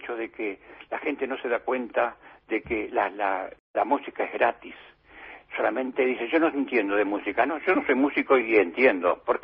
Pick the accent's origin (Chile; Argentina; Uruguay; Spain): Argentina; Yo soy argentino